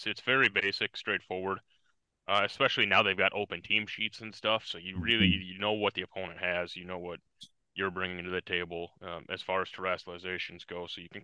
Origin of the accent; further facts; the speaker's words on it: Minnesota, United States; So I'm from Minnesota. And I'm 32 years old, and I run machines at a printing company.